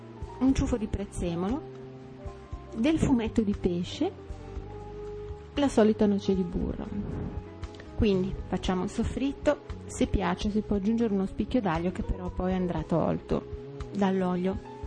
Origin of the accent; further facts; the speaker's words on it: Milan, Lombardy, Italy; La prima cosa che mi è venuta in mente, essendo io milanese, è un bel risotto al pesce